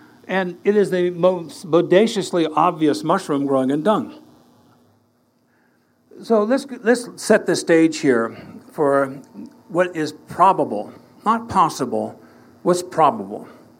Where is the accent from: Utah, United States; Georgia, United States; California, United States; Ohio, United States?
Ohio, United States; So, so growing up in Ohio, my brother John comes back from Yale